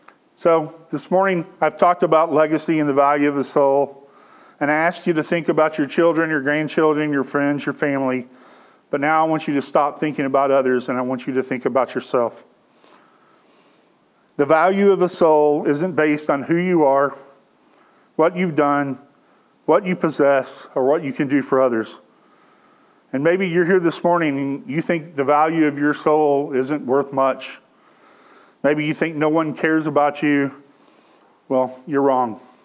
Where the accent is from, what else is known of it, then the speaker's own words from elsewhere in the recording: Texas, United States; I'm from Texas, and in Texas we swim in a creek and we get a crick in our neck.